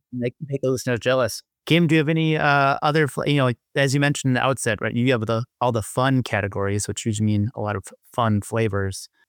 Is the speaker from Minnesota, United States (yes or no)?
yes; Minnesota, United States; I remember, I mean, that's as a Minnesotan, right? That's a staple of our public education as kids, and we go to a lot of different field trips